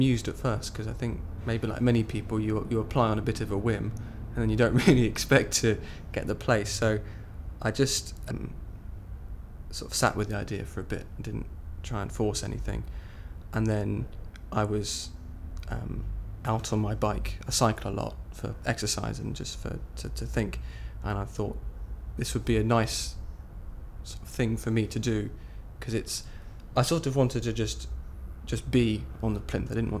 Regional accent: Oxford, South East England, United Kingdom; I was born on the 13th of June 1984 and I'm from Oxford.

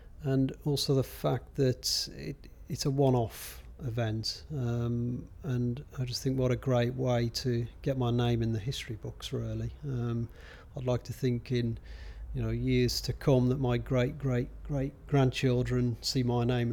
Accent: London, United Kingdom; born there; I was born in London, so it'd be interesting to see how it looks from the plinth. So despite the accent, I was actually born here.

